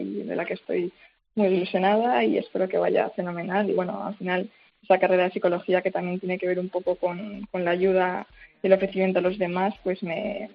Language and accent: Spanish; Madrid, Community of Madrid, Spain; y somos menos los de Madrid